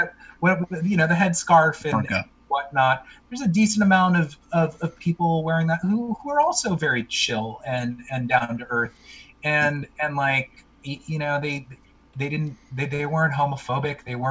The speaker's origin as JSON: {"language": "English", "town": "New York City", "region": "New York", "country": "United States", "said": "I'm a New Yorker. I mean, I don't live in New York right now, but I consider myself a New Yorker. I lived there most of my life."}